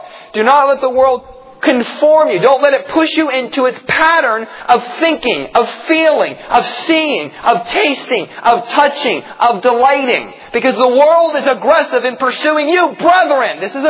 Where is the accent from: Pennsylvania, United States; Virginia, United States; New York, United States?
Pennsylvania, United States; Growing up in Amish country, in Pennsylvania, some of the Amish would define worldliness as shiny buttons.